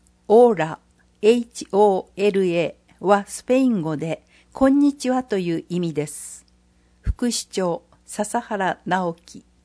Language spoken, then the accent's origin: Japanese; Tokyo, Japan; also born or lived in Cuba; now in Iki, Japan; 東京で生まれ育った私にとって、壱岐での生活には様々な魅力や驚きがあります。